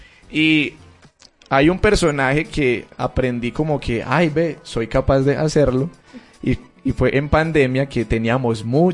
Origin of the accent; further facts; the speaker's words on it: Antioquia, Colombia; que no se pierda también lo que tenemos como paisa, ¿cierto?